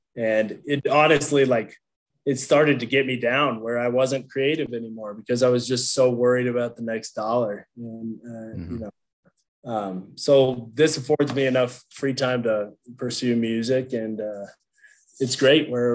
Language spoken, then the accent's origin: English; Kansas, United States; I'm from Kansas, and I grew up around. My family wasn't into farming or agriculture, but most of the people I grew up around were